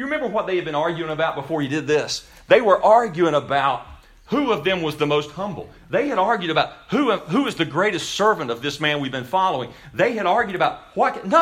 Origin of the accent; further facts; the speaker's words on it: United States; I struggle with it because I'm an American.